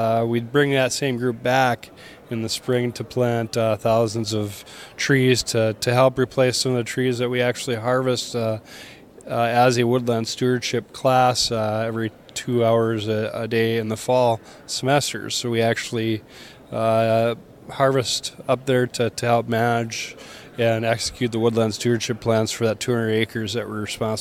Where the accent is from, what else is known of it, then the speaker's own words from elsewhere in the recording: Battle Lake, Minnesota, United States; Well, I attended high school at Battle Lake, Minnesota. I actually was in the FFA from 1993 till 1997 under the advisement of Blaine Larson when he was there.